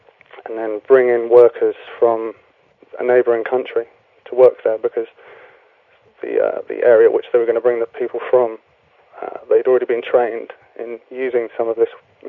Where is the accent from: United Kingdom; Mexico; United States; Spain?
United Kingdom; Wales; My family and I moved to Wales, so I grew up just underneath the Brecon Beacons, which is kind of right in the centre of South Wales. So I grew up in Wales, and so I speak Welsh and English also.